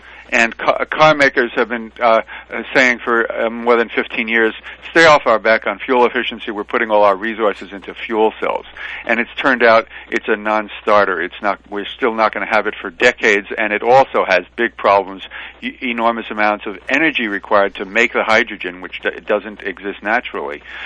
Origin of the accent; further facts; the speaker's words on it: Manhattan, New York, United States; born there; also born or lived in Westchester; I was born in Manhattan. I lived in Westchester